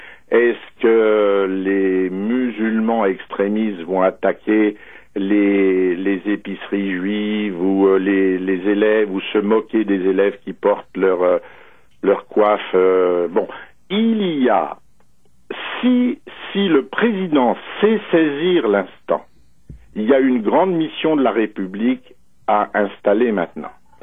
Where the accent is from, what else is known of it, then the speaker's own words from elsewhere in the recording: Canada; D'ailleurs, je dois dire que nous sommes Français du Canada